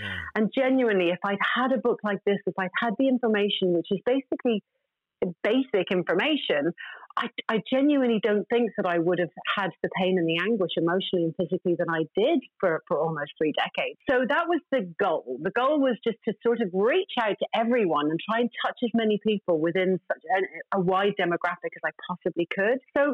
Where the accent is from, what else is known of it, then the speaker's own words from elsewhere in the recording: Ireland; I'm Irish.